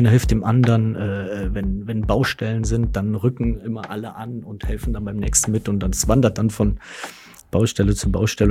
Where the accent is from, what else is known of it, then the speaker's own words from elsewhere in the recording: Rhineland-Palatinate, Germany; Ich komme von einem kleinen Dorf. Im Westerwald lebe auch nach wie vor noch in meinem Heimatort.